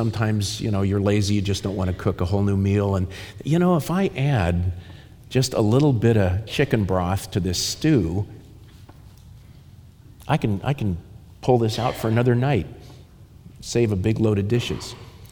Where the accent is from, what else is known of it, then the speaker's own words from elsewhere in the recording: Ireland; because I'm an Irishman.